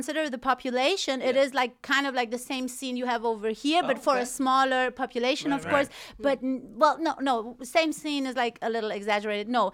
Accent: Germany; English is a second language; I when I step on stage and I say, hey, I'm from Germany, and they already like, they recognize the accent.

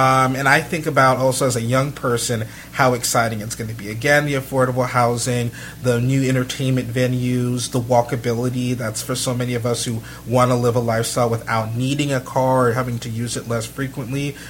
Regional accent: Ocala, Florida, United States; also born or lived in Maryland; So I was born in Silver Spring, Maryland, but I grew up in Ocala, Florida, so spent most of my life there.

